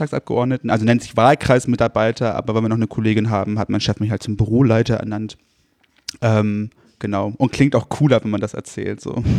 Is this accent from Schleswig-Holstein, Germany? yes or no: yes; Rendsburg, Schleswig-Holstein, Germany; now in Kiel, Germany; Nein, ich bin in Rendsburg geboren und bin dann so in Dörfern aufgewachsen.